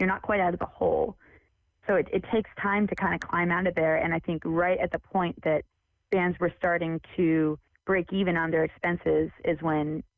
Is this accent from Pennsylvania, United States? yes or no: yes; Philadelphia, Pennsylvania, United States; since we're from Philly, it's about 10 hours from Detroit